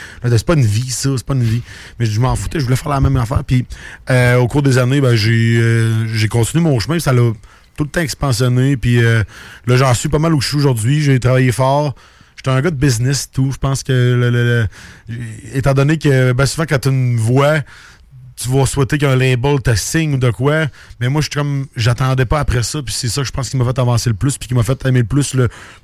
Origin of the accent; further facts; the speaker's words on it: Audet, Quebec, Canada; En fait, je suis natif d'Audette. Personne ne sait c'est où. C'est comme juste un trou, mais c'est sur une montagne.